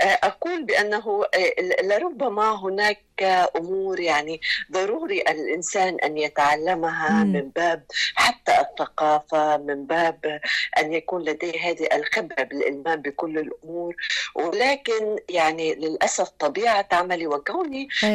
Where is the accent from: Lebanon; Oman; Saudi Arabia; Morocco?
Lebanon; يعني مثلا عندنا بلبنان الشيف في الطبخ